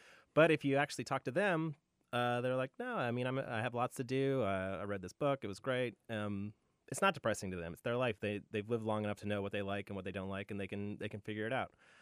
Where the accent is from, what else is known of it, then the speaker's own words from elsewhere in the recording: Cyprus; I grew up overseas in Cyprus. My parents were both missionaries, actually, and my mom's from Reno.